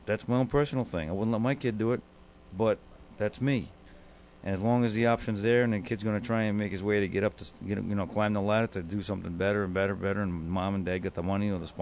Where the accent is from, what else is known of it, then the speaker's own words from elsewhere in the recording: Massachusetts, United States; I grew up in Massachusetts.